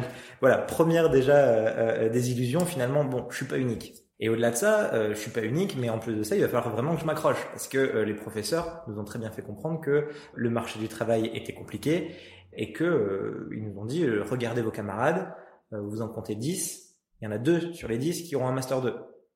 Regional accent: Auvergne-Rhône-Alpes, France; ça me permettait de retourner chez moi en Auvergne.

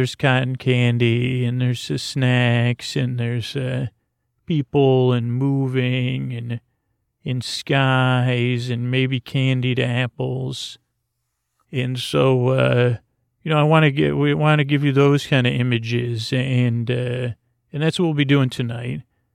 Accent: Syracuse, New York, United States; I grew up in Syracuse, New York, home of the Great New York State Fair, which I guess is the official title.

